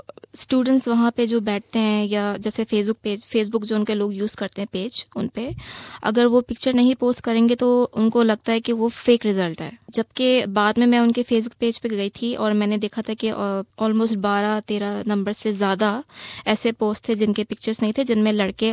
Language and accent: Urdu; Pakistan; میں نے کہا میں پاکستان سے ہوں۔